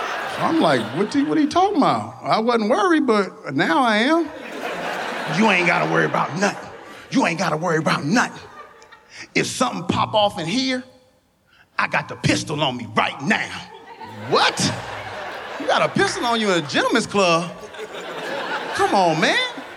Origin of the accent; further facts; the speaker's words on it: Richmond, California, United States; into this cat that's from the same place I'm from. You know what I mean? If y'all don't know where I'm from Richmond, California, City of Pride and Purpose.